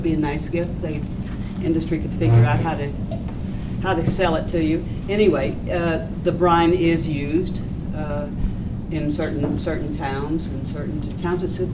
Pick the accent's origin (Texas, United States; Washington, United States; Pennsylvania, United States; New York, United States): New York, United States; I'm from Ulster County. I just want to say something.